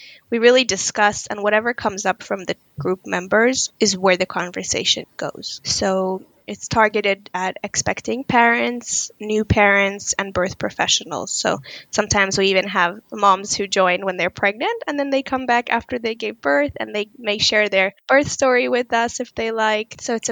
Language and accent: English; Israel; And of course, myself, who I'm originally from Israel, as I mentioned.